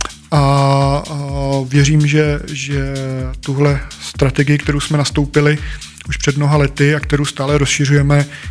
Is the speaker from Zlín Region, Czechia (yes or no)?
no; Trhové Sviny, South Bohemian Region, Czechia; protože odsud pocházím z Trových Svinů nebo kousíček odtud